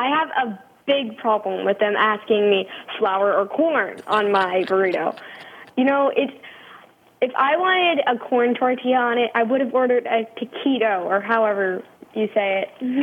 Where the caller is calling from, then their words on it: Fort Worth, Texas, United States; I'm 11 years old and I'm calling from Fort Worth, Texas.